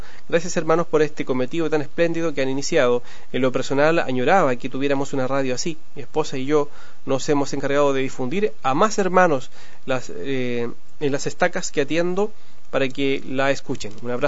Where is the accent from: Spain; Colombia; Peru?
Peru; tengo 19 años, soy de Perú, del barrio Salaverry, estaca Laureles